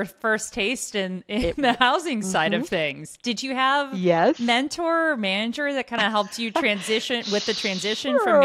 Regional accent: Chicago, Illinois, United States; I'm also from the Chicagoland area originally, by the way.

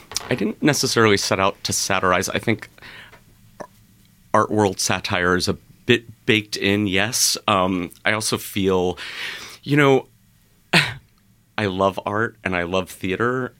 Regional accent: Brooklyn, New York, United States; I grew up in Brooklyn, and I was really into visual art at the time, so she also put me in classes at the Brooklyn Museum.

